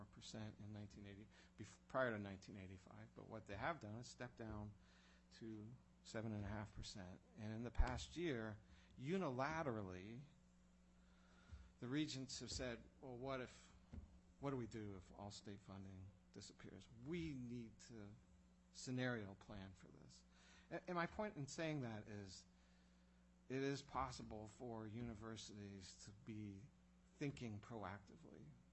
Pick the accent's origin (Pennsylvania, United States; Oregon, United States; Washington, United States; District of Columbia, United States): Pennsylvania, United States; I'm from Pennsylvania, so I have some personal familiarity with that.